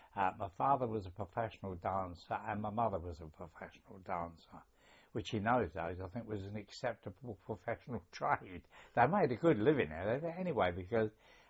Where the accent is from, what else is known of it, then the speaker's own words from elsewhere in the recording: Lewes, South East England, United Kingdom; born there; I was born on the 4th of July, named after a famous day, you see. And I was born in Lewes, in Sussex. That's L-E-W-E-S, pronounced Luge by the local people.